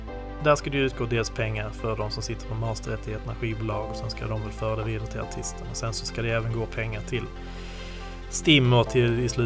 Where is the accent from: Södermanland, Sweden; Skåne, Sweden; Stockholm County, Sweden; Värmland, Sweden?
Skåne, Sweden; accent: Skånska; jag hoppas inte att min skånska är för